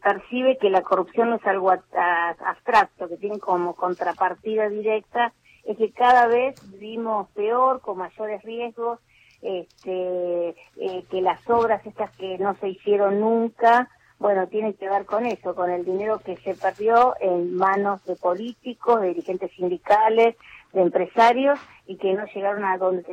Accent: San Justo, Buenos Aires Province, Argentina; born there; Nací en La Matanza, nací en San Justo, y bueno, y vos sabés que muchos de los problemas en el barrio donde yo nací siguen subsistiendo.

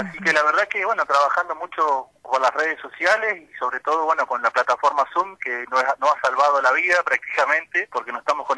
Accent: Caleta Olivia, Santa Cruz, Argentina; Porque yo soy de Caleta Olivia, hoy en día acá nosotros no tenemos ningún caso

